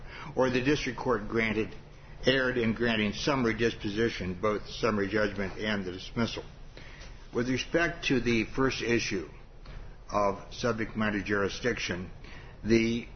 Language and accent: English; South Bend, Indiana, United States; from South Bend.